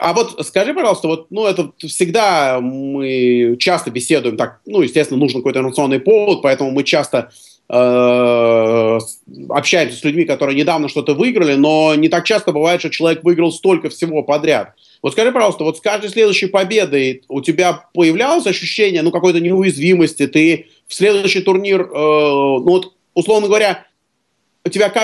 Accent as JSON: {"language": "Russian", "region": "Moscow", "country": "Russia", "said": "особенно мы, москвичи, мы не в Варшаве, у нас нет проблем с квасом"}